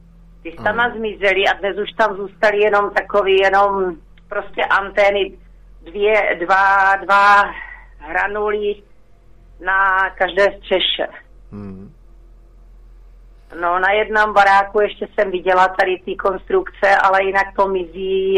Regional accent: Otrokovice, Zlín Region, Czechia; já jsem z Otrokovic

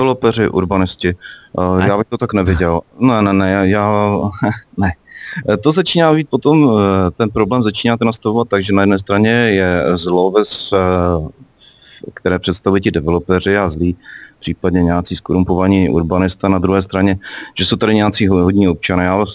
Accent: Brno, South Moravian Region, Czechia; já jsem z Brna Bystrce. Jenom Bystrce je nejen nejkrásnější, ale také třetí největší brněnská městská část. Máme 25 000 obyvatel.

